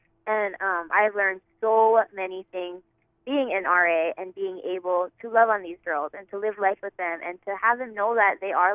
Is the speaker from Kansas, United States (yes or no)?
no; Kauai, Hawaii, United States; I grew up on the island of Kauai in Hawaii.